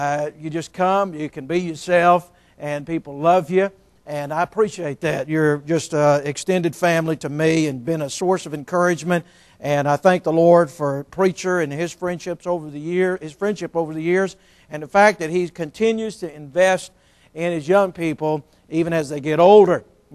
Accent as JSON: {"language": "English", "town": "Boston", "region": "Massachusetts", "country": "United States", "moved": "as an adult", "said": "People say, you're not from around here, are you? I said, no. What gave you a clue? Where are you from? I say, Boston."}